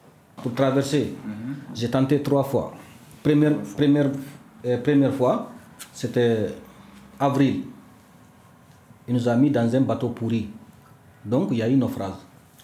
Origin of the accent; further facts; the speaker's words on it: Guinea; born there; French is a second language; je suis né en Guinée.